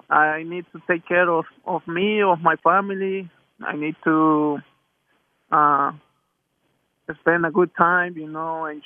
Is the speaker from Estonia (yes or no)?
no; El Salvador; English is a second language; it's a small country, but we all love soccer in El Salvador.